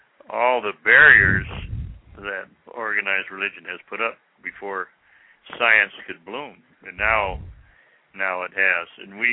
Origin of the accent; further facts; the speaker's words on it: United States; So many Indians were just ashamed of being Indian because you felt inferior. And even me, when I was in high school, hell, I knew I was inferior, but I accepted it.